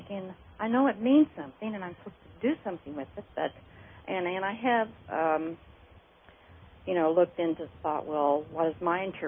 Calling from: Enid, Oklahoma, United States; I'm calling from Enid, Oklahoma.

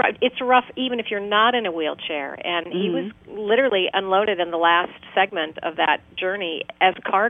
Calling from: Seattle, Washington, United States; I'm calling from Seattle.

